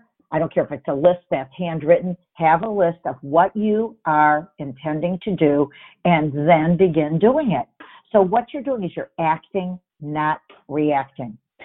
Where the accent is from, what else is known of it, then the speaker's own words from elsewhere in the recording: Midwest, United States; now in New York, United States; My goal was to move to New York, and I'm from the Midwest.